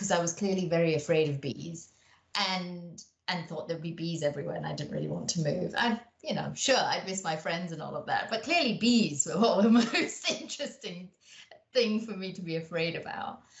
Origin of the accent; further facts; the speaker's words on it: Malaysia; also born or lived in London, United Kingdom; I was born in Malaysia and because my father worked in the government service, my family moved a lot. So depending on where he was stationed, we moved. So whilst I was born in Malaysia, I spent some formative years in London and then returned to Malaysia